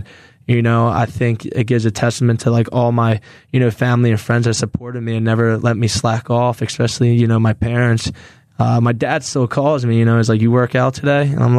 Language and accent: English; Philadelphia, Pennsylvania, United States; just hearing that I'm from Philadelphia area, I think it ties the fans in a little bit more.